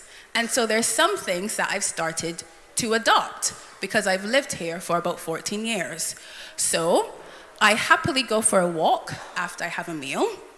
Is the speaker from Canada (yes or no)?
no; Barbados; now in United Kingdom; So I am from Barbados. As Hannah said, I've been in the UK in some capacity since 2010.